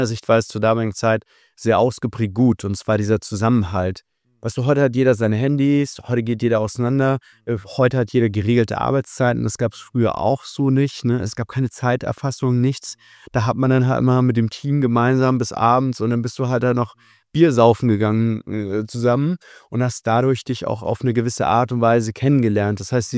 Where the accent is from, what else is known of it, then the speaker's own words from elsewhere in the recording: Hesse, Germany; Ich bin in der Nähe von Kassel aufgewachsen, bei VW. Alle wollten immer, ein Drittel der Stadt war komplett VW.